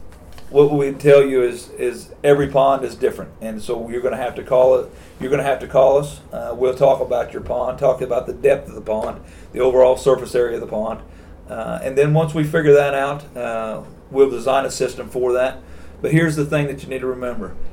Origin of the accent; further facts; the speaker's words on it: Missouri, United States; You know, I grew up in Southwest Missouri, and I grew up on a farm.